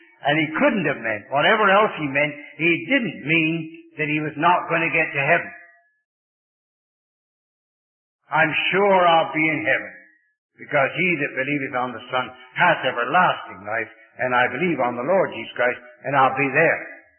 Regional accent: England, United Kingdom; Now, I come from England

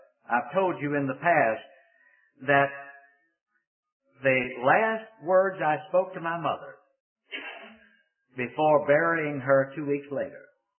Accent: Richmond, Virginia, United States; now in North Carolina, United States; This is my hometown of Richmond, Virginia. I have to go back to North Carolina.

